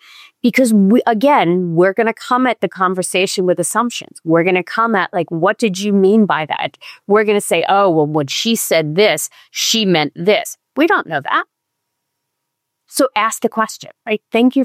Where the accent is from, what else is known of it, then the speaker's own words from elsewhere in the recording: New York, United States; moved away; I'm from New York originally.